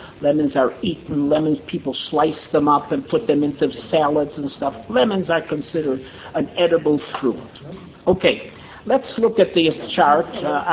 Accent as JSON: {"language": "English", "town": "Chicago", "region": "Illinois", "country": "United States", "tie": "born or raised there", "said": "I was very proud that in my hometown, the CRC, the Chicago Rabbinical Council"}